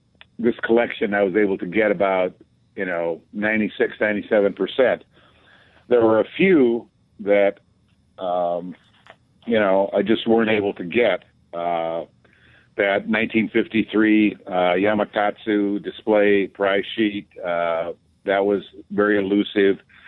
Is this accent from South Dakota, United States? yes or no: yes; South Dakota, United States; I grew up in South Dakota, so, we were in the wasteland, so to speak